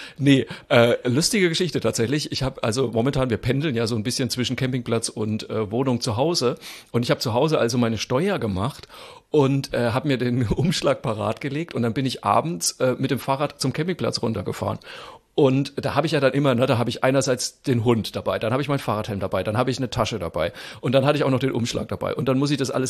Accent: Zeil am Main, Bavaria, Germany; wenn ich in Zeil am Main auftrete, wo ich aufgewachsen bin

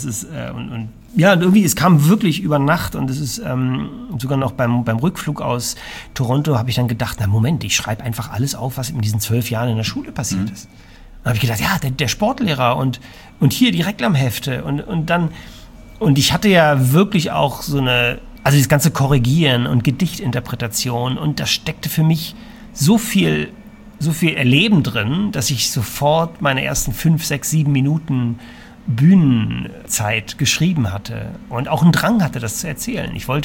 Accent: Berlin, Germany; Und dann bin ich nach einem halben Jahr, wie gesagt, nach Berlin zurück. Wirklich also noch mal, also da, wo ich herkomme. Und habe mit 40, etwas mehr als 40, wieder bei meinen Eltern noch mal kurz gewohnt.

